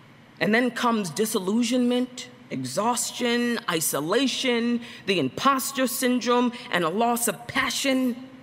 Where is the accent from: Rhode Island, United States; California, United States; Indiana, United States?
Rhode Island, United States; Central Falls; You know, my testimony is one of poverty. You know, you heard I grew up in Central Falls, Rhode Island.